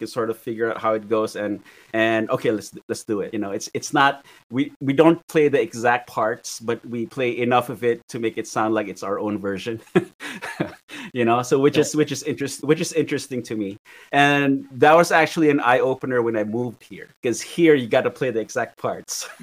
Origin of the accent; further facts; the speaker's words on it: Philippines; as with being Filipino and how that affects my approach to music, I improvise a lot.